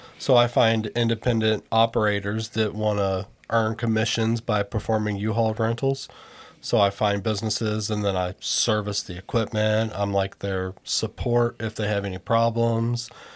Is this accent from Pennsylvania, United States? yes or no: no; Water Valley, Mississippi, United States; moved away as an adult; I'm born and raised in Mississippi, a little town called Water Valley.